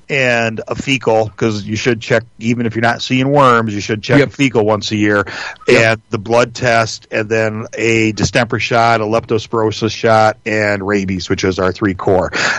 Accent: United States; I like making money. I'm an American. I like making money.

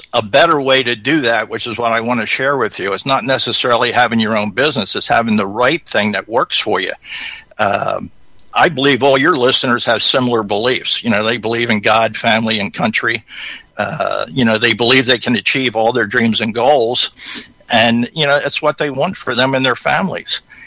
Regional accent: Philadelphia, Pennsylvania, United States; Well, basically, I grew up in the Philadelphia area, and go Eagles.

